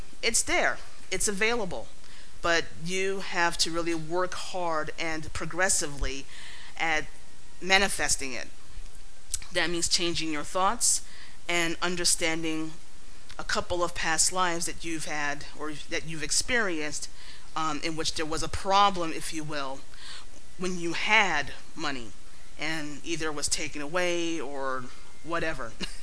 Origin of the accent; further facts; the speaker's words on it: Bronx, New York, United States; accent: Bronx; You know, I'm from New York, and I live in the Bronx, and I was raised here. And I have a very distinct Bronx accent, so I'm going to say things a little funny.